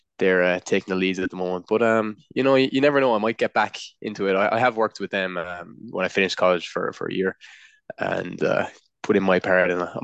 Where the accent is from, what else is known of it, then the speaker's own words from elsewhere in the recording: Thurles, Munster, Ireland; I'm 25 and I grew up in Thurles, Tipperary, in a family of successful audio business owners, audiovisual business owners even.